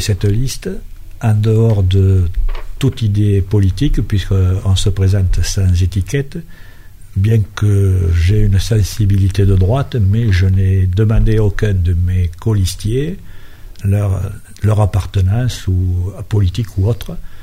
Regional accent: Nouvelle-Aquitaine, France; now in La Verpillière, France; j'ai 69 ans, je suis originaire du sud-ouest, du Lot-et-Garonne plus précisément, mais dans l'Isère depuis 1971.

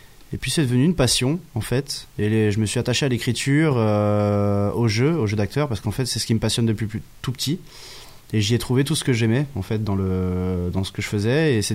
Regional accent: Brittany, France; j'ai parlé de la Bretagne, qui est ma région d'origine.

